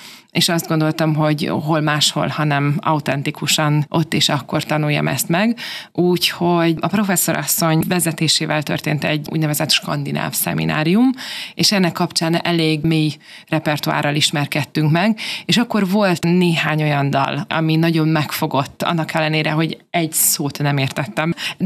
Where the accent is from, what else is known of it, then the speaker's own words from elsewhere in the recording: Hungary; én Magyarországról való vagyok